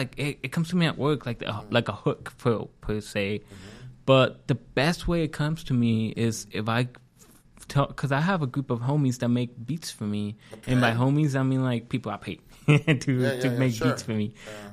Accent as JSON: {"language": "English", "town": "Van Nuys", "region": "California", "country": "United States", "tie": "born or raised there", "said": "I grew up in the Mid Valley"}